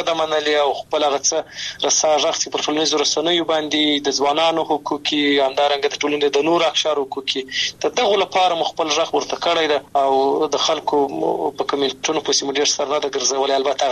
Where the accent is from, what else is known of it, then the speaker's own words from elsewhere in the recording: Afghanistan; د یو افغان په توګه دی یو ځوان او مسلمان په توګه